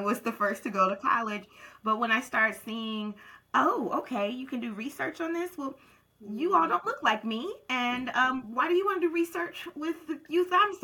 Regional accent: Charlotte, North Carolina, United States; I am from Charlotte, North Carolina, born and raised, and I am still at home in Charlotte, North Carolina. I love Charlotte. I'm a Charlotte girl.

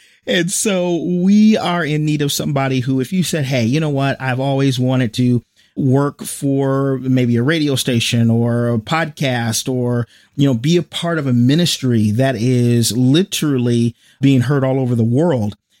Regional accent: Michigan, United States; But I was born and raised in Michigan, still here. We actually have all four seasons.

